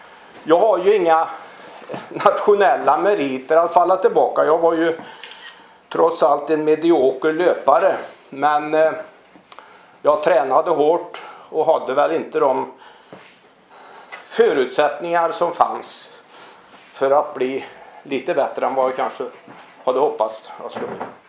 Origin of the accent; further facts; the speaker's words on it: Falberg, Västra Götaland County, Sweden; Jag går tillbaka till 1951, då var jag 6 år gammal. Jag kommer ifrån Falberg, där ligger ju mellan Larv och Vedum.